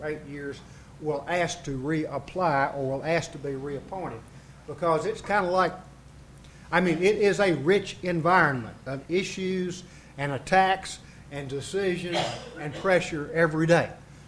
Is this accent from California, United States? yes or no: no; Somerville, Tennessee, United States; I practiced law in Somerville, Tennessee, my hometown.